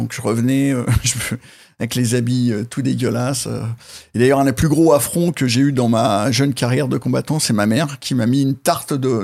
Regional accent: Massy, Île-de-France, France; En banlieue parisienne.

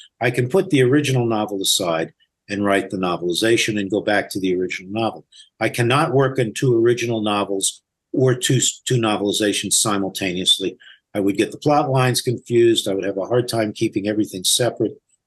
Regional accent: Los Angeles, California, United States; I was raised in Los Angeles. I knew people.

